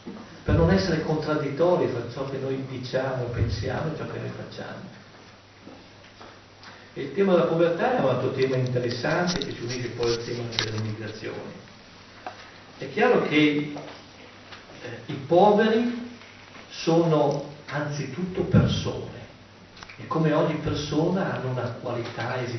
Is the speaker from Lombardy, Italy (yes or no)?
yes; Agnadello, Lombardy, Italy; io sono originario di Agnadello, che è qui vicino